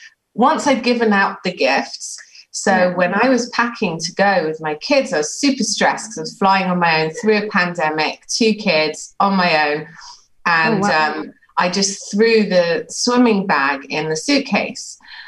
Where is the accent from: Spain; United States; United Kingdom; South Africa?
United Kingdom; London; I grew up in London, as you can hear very clearly